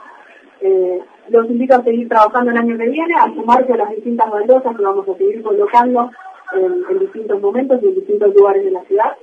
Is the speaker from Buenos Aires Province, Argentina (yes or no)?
yes; Bolívar, Buenos Aires Province, Argentina; la construcción de la memoria colectiva como bolivarenses y como argentinos.